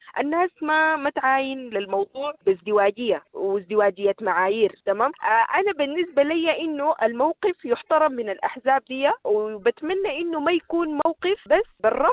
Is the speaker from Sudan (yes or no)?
yes; Sudan; نحن أفارقة، سودانيين أفارقة.